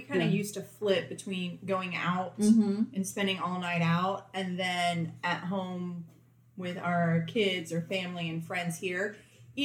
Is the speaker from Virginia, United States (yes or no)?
yes; Virginia Beach, Virginia, United States; now in US South; But I don't think that we were raised in Virginia Beach as southerners.